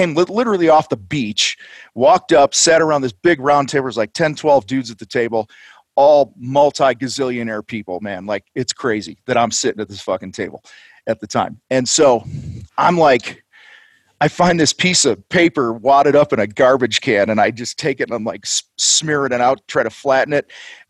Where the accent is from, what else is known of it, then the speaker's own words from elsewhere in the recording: Wheaton, Illinois, United States; because I grew up outside of Chicago in Wheaton, Illinois